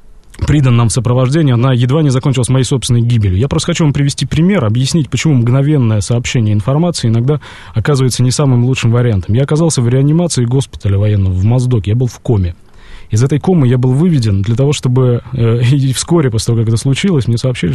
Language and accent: Russian; Yekaterinburg, Sverdlovsk Oblast, Russia; Я из Екатеринбурга родом, местное телевидение дозвонилось мне в больничную палату.